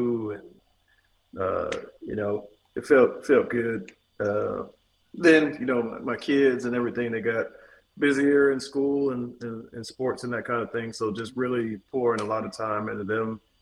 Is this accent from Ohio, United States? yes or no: yes; Youngstown, Ohio, United States; And then I'm from Ohio initially, Youngstown, Ohio. So my whole family, they love Mizzou, but they wanted Ohio State to win.